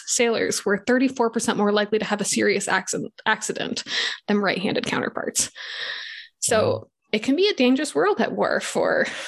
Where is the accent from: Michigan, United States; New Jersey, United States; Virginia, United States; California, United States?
Michigan, United States; Because I have done some shooting of guns recreationally. Right. I am from Michigan.